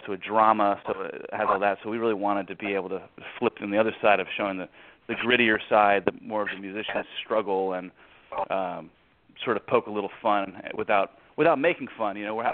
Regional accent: Nashville, Tennessee, United States; growing up in Nashville, and I'm the son of a songwriter and producer, musician, and so growing up and playing music in this town

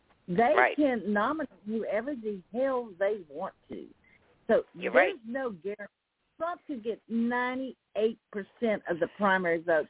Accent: Texarkana, United States; my hometown, around Texarkana, got 19%

